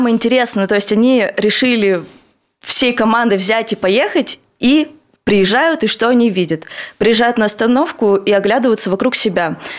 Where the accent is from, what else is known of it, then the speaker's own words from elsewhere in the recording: Zakamsk, Perm Krai, Russia; Да, а я вот сама из Закамска, и мне нравятся закамчане.